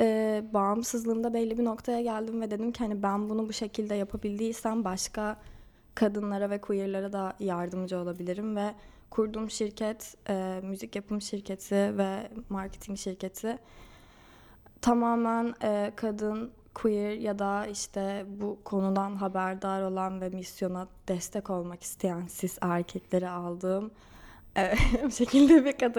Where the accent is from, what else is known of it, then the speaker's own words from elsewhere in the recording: Los Angeles, California, United States; also born or lived in Istanbul; Los Angeles'ta doğdum, orada büyüdüm.